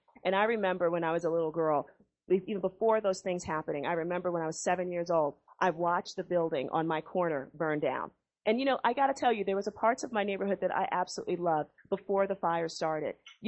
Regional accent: Bronx, New York, United States; I'm from the South Bronx, and I grew up there

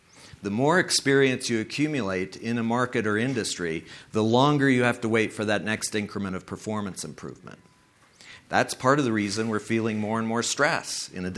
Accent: California, United States; they find out I'm from California

